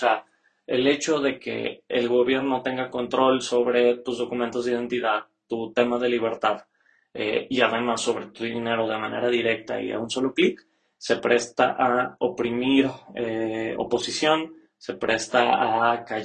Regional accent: Mexico; si nos va muy bien como mexicanos

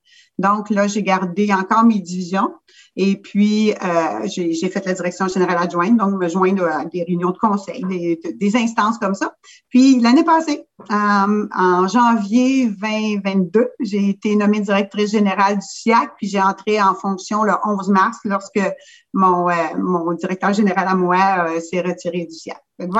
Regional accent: Saint-Hyacinthe, Quebec, Canada; Moi, je viens de la région de Saint-Hyacinthe.

